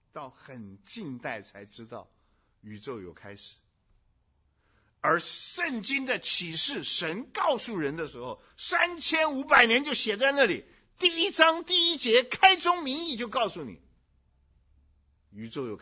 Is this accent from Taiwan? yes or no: no; China; 你知道希腊很多方面呢、跟我们中国人是很像的